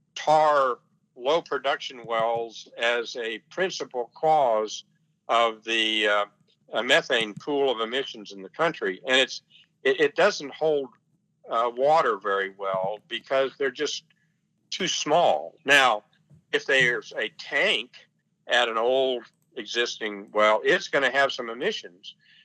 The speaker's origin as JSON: {"language": "English", "town": "Houston", "region": "Texas", "country": "United States", "tie": "born or raised there", "said": "I grew up in the Houston area, so we were like right behind California in terms of the pressure to deal with ozone."}